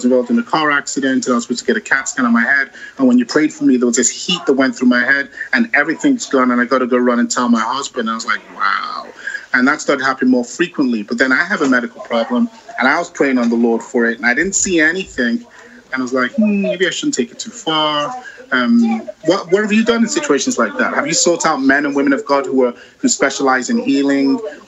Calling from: Queens, New York, United States; I'm calling from New York.

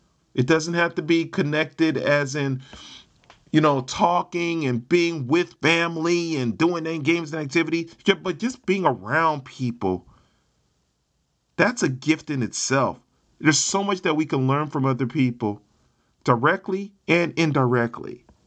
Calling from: California, United States; I'm speaking from Northern California, my area, around my area, we've dealt with fires, illness.

